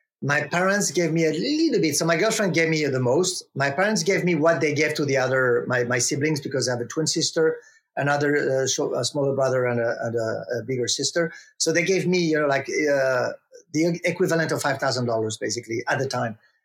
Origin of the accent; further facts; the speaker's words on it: France; because I came from New York as a French guy, I came with all the cliche, the American cliche that you can have as a French person looking at America.